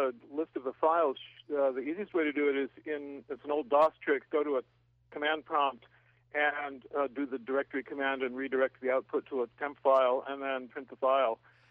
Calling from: Esopus, New York, United States; I'm calling from Esopus, New York.

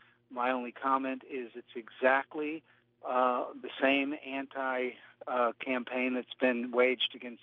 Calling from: Northampton, Massachusetts, United States; I'm calling from Northampton, Mass.

